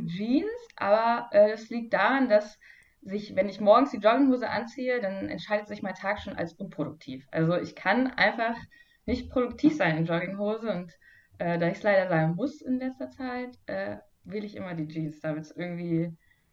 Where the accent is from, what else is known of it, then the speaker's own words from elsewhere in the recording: eastern Germany, Germany; Aber ich bin auch zwar im Osten groß geworden, aber meine Eltern kommen aus dem Westen, deswegen bin ich nur so halbdialektisch aufgewachsen praktisch.